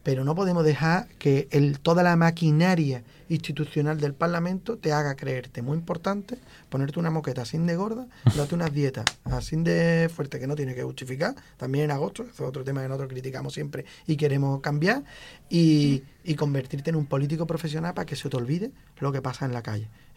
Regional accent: Jerez de la Frontera, Andalusia, Spain; porque yo amo mi ciudad y soy el pesado de Jerez por todos lados donde voy y quiero a Jerez

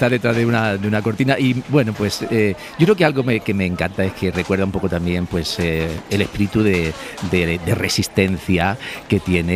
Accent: Carcabuey, Andalusia, Spain; Soy de Carcabuey, un pueblo de Córdoba, un pueblo muy pequeñito de la Subbética.

